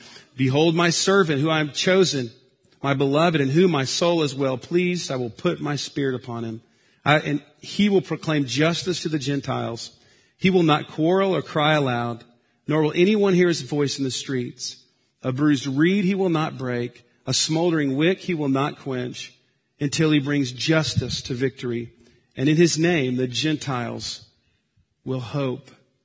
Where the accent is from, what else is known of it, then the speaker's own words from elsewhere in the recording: Arkansas, United States; accent: Arkansas; in my good Arkansas accent, trying to figure out how to get to places.